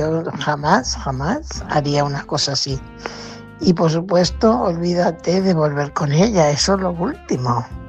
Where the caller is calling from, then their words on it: Fuenlabrada, Community of Madrid, Spain; corresponsal de Fuenlabrada.